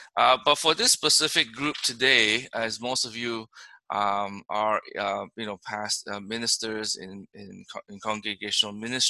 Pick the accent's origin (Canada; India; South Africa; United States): Canada; We're Canadian, right?